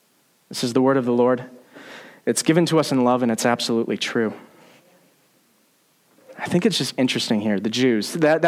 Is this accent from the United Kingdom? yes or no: no; Michigan, United States; That's calling us back to my home state of Michigan, calling us back to our home region in the Traverse area